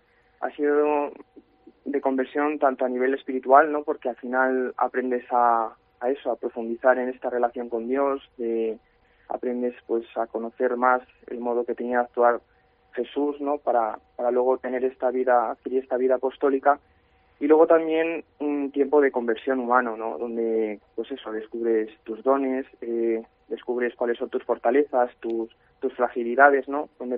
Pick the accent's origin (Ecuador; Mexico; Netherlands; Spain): Spain; Ávila, Castile and León; en Ávila Capital, sí. Estoy en el barrio donde también, porque yo procedo del barrio del Sur, yo vivo en la avenida Juan Pablo II, ¿no?